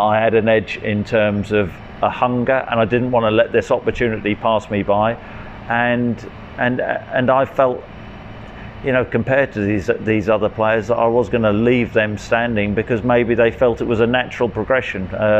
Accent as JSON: {"language": "English", "town": "Nottingham", "region": "East Midlands", "country": "United Kingdom", "tie": "born there", "said": "I was born in Nottingham."}